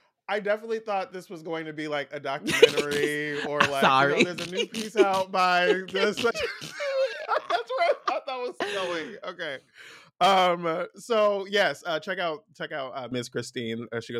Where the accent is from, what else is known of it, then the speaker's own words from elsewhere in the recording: Inglewood, California, United States; I live in Ladera Heights. Okay. You know, I grew up in Inglewood.